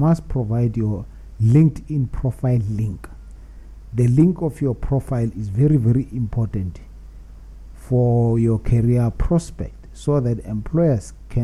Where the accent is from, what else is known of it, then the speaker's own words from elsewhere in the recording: South Africa; I am a South African citizen wishing to make a difference to my community as well as my country.